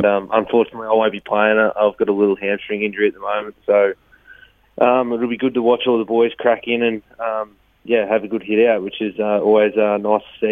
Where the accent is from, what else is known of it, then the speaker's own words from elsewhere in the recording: Swan Hill, Victoria, Australia; Yeah, so I grew up in Swan Hill